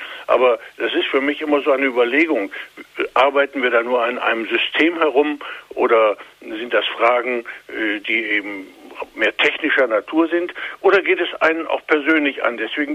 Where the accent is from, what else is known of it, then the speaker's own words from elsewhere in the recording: Göttingen, Lower Saxony, Germany; Ich bin nämlich in der Universitätsstadt Göttingen zur Schule gegangen und die ist ganz überwiegend protestantisch.